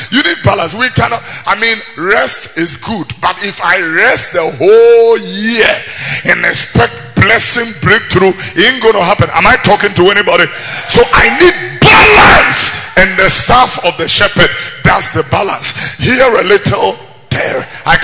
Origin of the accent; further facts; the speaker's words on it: Greater Accra, Ghana; I grew up here. I was born here in Tesano. I grew up in Abeka and Fadama.